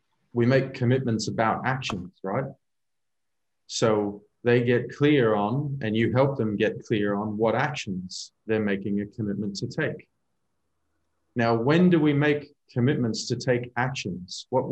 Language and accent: English; United States; I am American and my wife's Canadian.